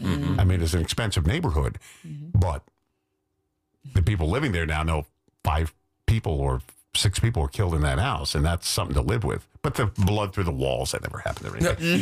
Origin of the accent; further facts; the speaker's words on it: Amityville, New York, United States; I grew up in the Amityville murder house there.